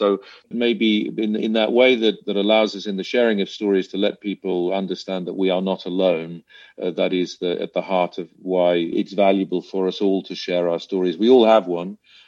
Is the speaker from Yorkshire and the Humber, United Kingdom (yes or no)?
no; Belfast, Northern Ireland, United Kingdom; my early years growing up in Belfast.